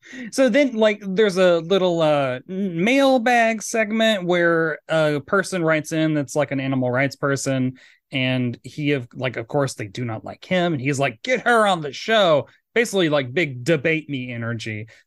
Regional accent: Tennessee, United States; I'm from Tennessee, so I assume anyone on Long Island's a Yankee liberal.

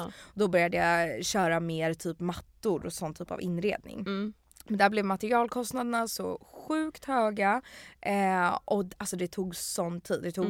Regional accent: Stockholm, Stockholm County, Sweden; Jag är här från Stockholm

